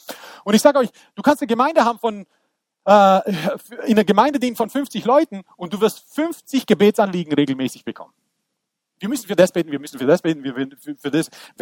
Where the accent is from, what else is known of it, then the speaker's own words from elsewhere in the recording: Croatia; Kennt ihr das? Ich als Kroate kenne das.